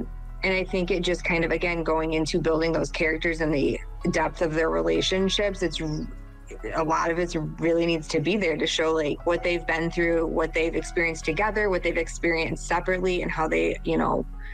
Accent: Michigan, United States; Kat's house and Cherry Trail are based off of the house that I grew up in Michigan. I grew up on Tiara Trail, and it's like, that is the street that I grew up on.

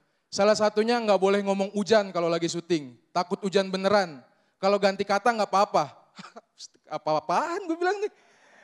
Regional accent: Pasar Daun, Banten, Indonesia; Kampung gue di Pasar Daun, Kabupaten Tangerang, kampung banget.

